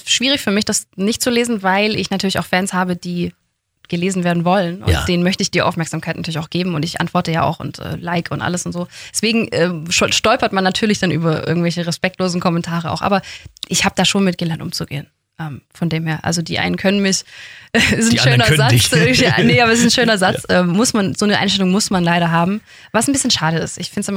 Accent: Backnang, Baden-Württemberg, Germany; born there; Nein, es ist im Schwabenland.

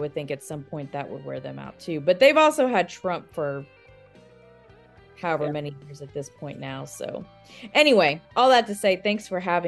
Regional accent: Oklahoma, United States; I'm from Oklahoma.

